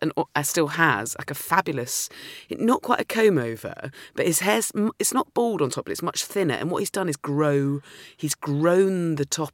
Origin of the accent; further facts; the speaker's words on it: South West England, United Kingdom; So when I was growing up in Dorset, when you're like 8 or 9, and we all had to bring in artifacts from our grandparents